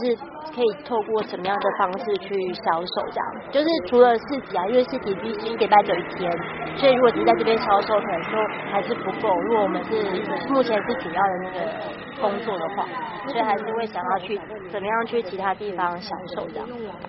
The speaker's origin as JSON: {"language": "Chinese", "region": "Taoyuan", "country": "Taiwan", "also_born_or_lived": "Banqiao", "lives_now": "Hualien, Taiwan", "said": "我是桃园人，然后我先生是板桥，我们是从板桥过来的，嗯。就来花莲大概快三年了，快三年"}